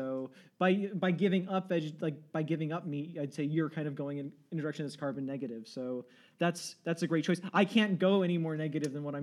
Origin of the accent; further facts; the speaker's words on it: East Brunswick, New Jersey, United States; I grew up in East Brunswick, New Jersey. There was no West Brunswick, New Jersey.